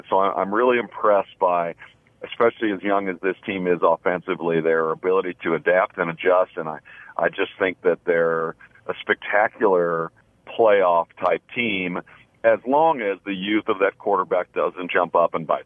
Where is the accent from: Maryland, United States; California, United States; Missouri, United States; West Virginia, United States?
Missouri, United States; Kansas City; I grew up in Kansas City, so the cold doesn't scare me either.